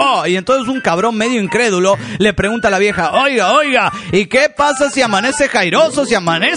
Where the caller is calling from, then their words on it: Los Cabos, Baja California Sur, Mexico; de Los Cabos, Baja California Sur.